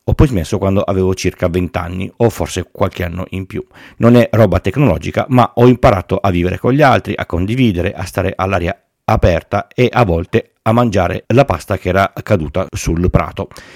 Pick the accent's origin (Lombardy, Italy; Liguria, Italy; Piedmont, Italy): Piedmont, Italy; Turin; Sono nato a Torino e ho vissuto sempre a Torino. Non per una scelta precisa, esclusi i primi 2 anni di vita, pur cambiando 4 case da quando ho lasciato quella dei miei genitori, mi sono sempre spostato in un raggio di 3 km al massimo.